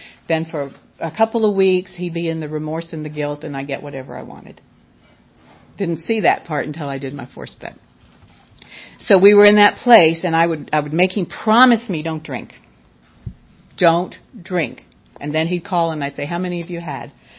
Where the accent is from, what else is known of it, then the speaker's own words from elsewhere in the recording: Miami, Florida, United States; also born or lived in California; And so I married the first time and I moved to California. I grew up in Miami.